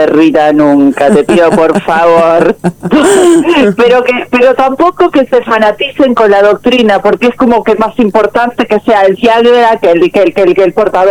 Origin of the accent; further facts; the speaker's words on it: Argentina; los argentinos no somos argentinos